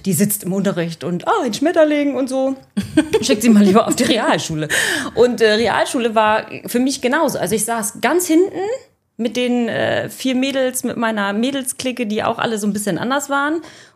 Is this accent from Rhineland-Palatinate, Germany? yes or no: yes; Rhineland-Palatinate, Germany; ich komme ja aus Rheinland-Pfalz, ich habe da ja lang gewohnt